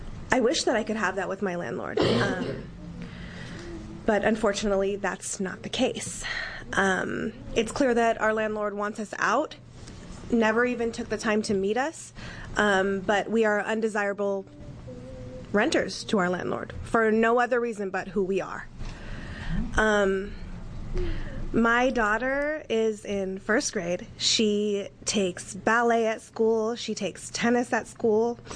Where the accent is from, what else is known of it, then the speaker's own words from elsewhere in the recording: Portland, Oregon, United States; I'm from North Portland.